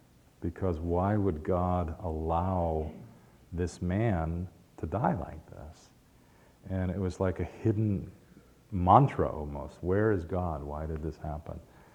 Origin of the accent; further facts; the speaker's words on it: Chicago, Illinois, United States; I grew up in Chicago, and yes, you can see that I walk like a Chicagoan.